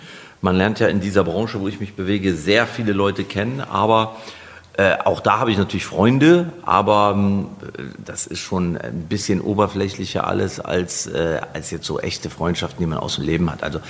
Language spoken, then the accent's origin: German; Bergneustadt, North Rhine-Westphalia, Germany; Ich bin tatsächlich hier in Bergneustadt bei Gummersbach geboren. Da gab es tatsächlich damals noch ein Krankenhaus, als ich geboren wurde, 1971, was es mittlerweile nicht mehr gibt. Und ich bin hier sehr verwurzelt